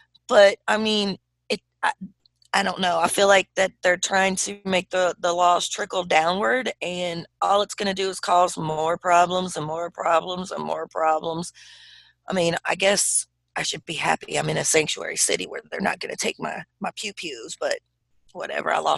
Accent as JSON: {"language": "English", "region": "Virginia", "country": "United States", "said": "Not on our part, because I'm from Virginia."}